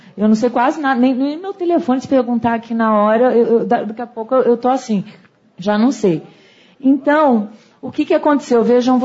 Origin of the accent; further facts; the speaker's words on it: Bragança Paulista, São Paulo, Brazil; now in São Paulo, Brazil; Eu sou de São Paulo, na verdade eu sou de Bragança Paulista, terra da linguista.